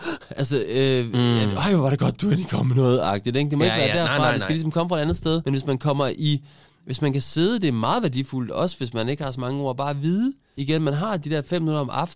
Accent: Central Denmark Region, Denmark; jeg kommer fra Vestjylland

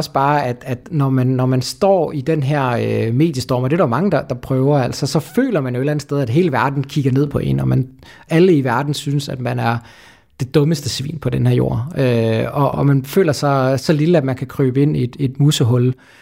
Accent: Køge, Zealand, Denmark; also born or lived in Copenhagen; jeg faktisk personligt er jo fra København. Jeg er jo oprindeligt fra Køge og har boet i København rigtig mange år

